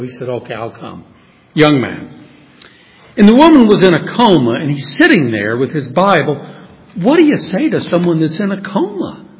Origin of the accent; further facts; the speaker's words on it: New Orleans, Louisiana, United States; Now, in New Orleans, I know just what that meant because I grew up in New Orleans.